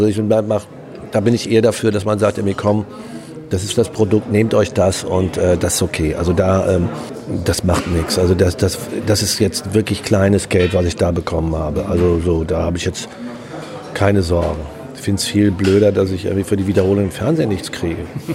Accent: North Rhine-Westphalia, Germany; aufgewachsen im Ruhrgebiet, Radiohörer, spiele gerne Fußball

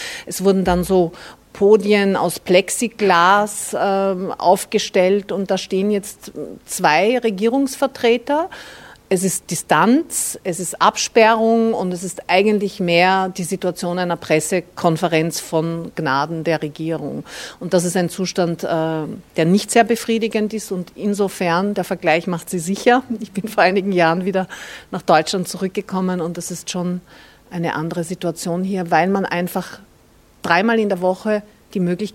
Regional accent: Austria; bei uns in Österreich heißt das Ministerrat

